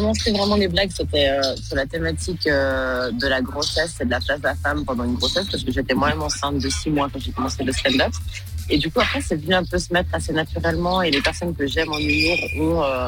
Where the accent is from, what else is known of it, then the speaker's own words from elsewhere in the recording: Switzerland; Oh, ça me rend fière pour une petite Suissesse comme moi d'aller faire sur cette belle scène vue sur le lac